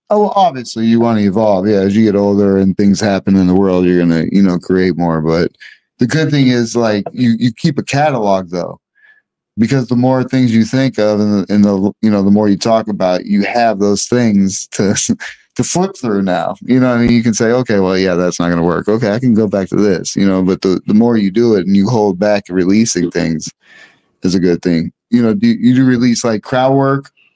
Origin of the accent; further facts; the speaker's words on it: Erie, Pennsylvania, United States; Well, I'm from Pennsylvania. I'm from Erie, Pennsylvania, so PA, whatever.